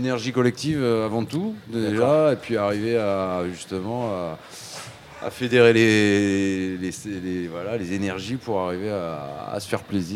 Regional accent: Saint-Raphaël, Provence-Alpes-Côte d'Azur, France; moi, j'ai été élevé sur la côte d'Uzur, du côté de Saint-Raphaël, dans un cadre magnifique. Et puis, professionnellement, je suis vite monté en région parisienne.

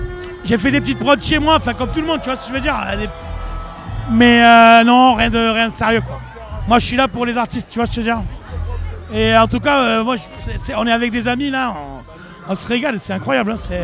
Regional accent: Argenteuil, Île-de-France, France; Je suis descendu de Paris hier matin, là. Enfin bon, je suis d'Argenteuil à la base.

